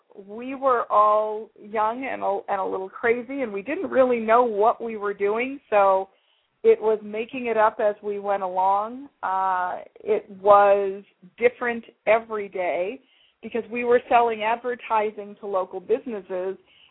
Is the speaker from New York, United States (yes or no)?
yes; New York, United States; now in California, United States; Now, I'm a New Yorker that transplanted to California for the weather.